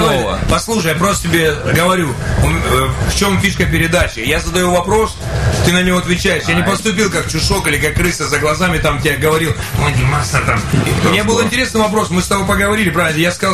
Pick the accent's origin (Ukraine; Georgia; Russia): Russia; Rostov, Rostov Oblast; Я из Ростова, мне хочется прояснить.